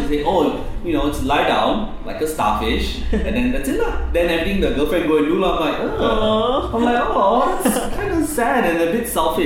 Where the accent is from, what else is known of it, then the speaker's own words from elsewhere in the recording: Tanjung Pagar, Singapore; I think I grew up in Tanjung Pagar a lot.